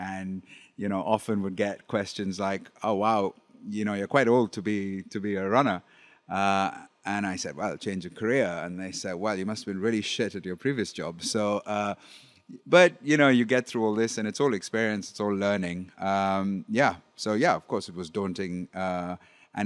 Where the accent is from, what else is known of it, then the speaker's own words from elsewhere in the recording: India; I grew up in India with my father, who was an admiral in the Navy